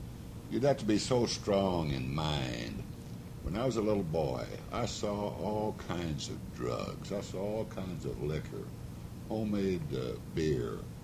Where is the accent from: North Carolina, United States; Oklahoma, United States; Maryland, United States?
Oklahoma, United States; also born or lived in Buffalo, Missouri; I was born in Buffalo, Missouri, but I was a little bitty boy, maybe a year and a half or 2 years old, and my dad, Harry, went to the oil fields in Oklahoma, and of course I went along with him.